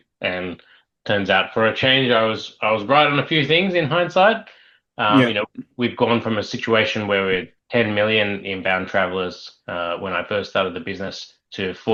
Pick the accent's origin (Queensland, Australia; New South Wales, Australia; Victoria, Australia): New South Wales, Australia; Sydney; So, I mean, personally, I grew up in Sydney, Australia